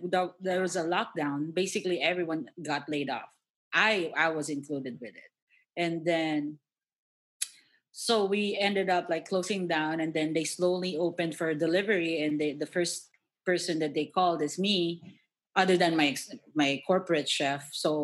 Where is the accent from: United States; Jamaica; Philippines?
Philippines; Philippines.